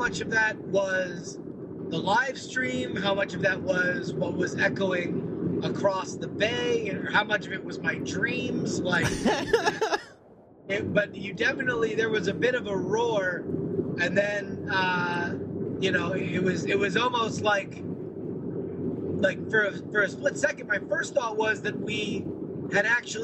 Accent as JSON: {"language": "English", "region": "Florida", "country": "United States", "tie": "born or raised there", "said": "I've never seen, despite growing up in Florida, I've never seen a launch of any kind."}